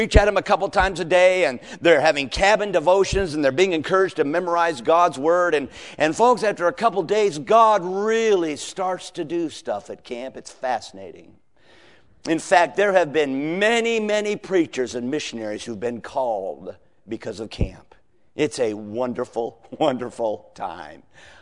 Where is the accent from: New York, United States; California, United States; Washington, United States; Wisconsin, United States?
Washington, United States; Seattle; And I was raised in Seattle, and so I've got some relatives up there.